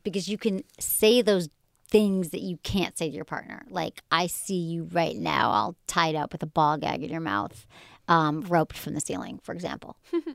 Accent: Australia; I'm from Australia.

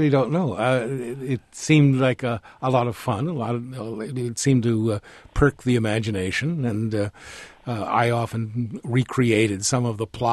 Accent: Minnesota, United States; In Minnesota, in southeastern Minnesota, on the Mississippi River.

